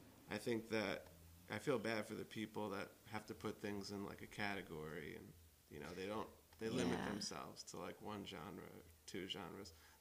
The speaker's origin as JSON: {"language": "English", "region": "New York", "country": "United States", "tie": "born or raised there", "said": "Yeah, I grew up in New York, so"}